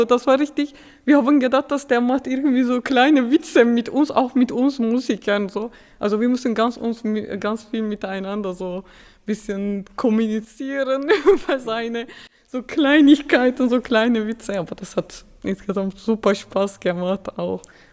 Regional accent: Turkey; German is a second language; Ich komme aus der Türkei und ich fand plötzlich so, ich bin im Strand, in meinem Heimat

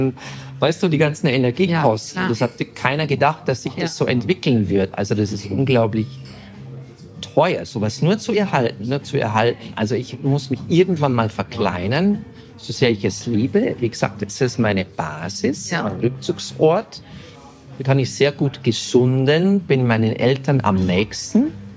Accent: Bavaria, Germany; Hängt mit meiner Heimat zusammen, Bayerischer Wald. Da bin ich ja wieder seit 14, 15 Jahren

